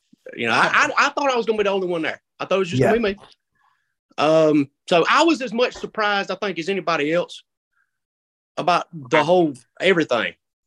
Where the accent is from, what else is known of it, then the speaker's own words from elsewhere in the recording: South Carolina, United States; It's far up north as you can think, man. I'm from South Carolina.